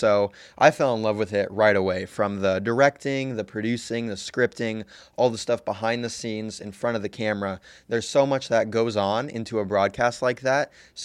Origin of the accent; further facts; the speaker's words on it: Taylorville, Illinois, United States; I was born here in Illinois. I've lived in the same house all 18 years of my life. So I grew up in Taylorville, Illinois. That's where I've grown up. That's where I still currently am.